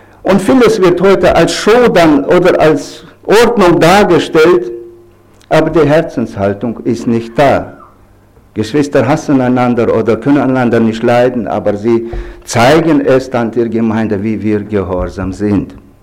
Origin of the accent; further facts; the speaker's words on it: Kazakhstan; Ich bin aufgewachsen als Deutscher in Kasachstan, geboren und aufgewachsen in Kasachstan. Zu damaliger Zeit gehörte das Land zur Sowjetunion.